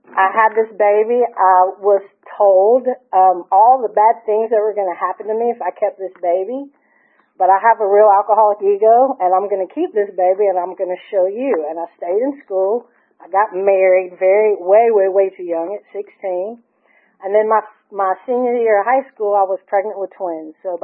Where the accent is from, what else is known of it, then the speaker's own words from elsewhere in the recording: Marietta, Georgia, United States; born there; I'm a little Georgia peach, born in 1979. I was born in 74 in Marietta, Georgia, Kennestone baby, a third generation Kennestone baby.